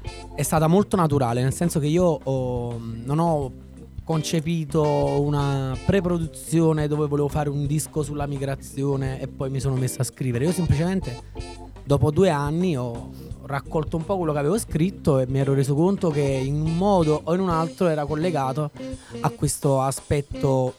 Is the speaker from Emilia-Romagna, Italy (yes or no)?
no; Somma Vesuviana, Campania, Italy; io vengo da Somma Vesuviana che è un paese, uno dei focolai, no? Della tradizione della tammurriata. Essendo un paese contadino alle falde del Vesuvio, e niente, fa parte del mio DNA. Ci sono cresciuto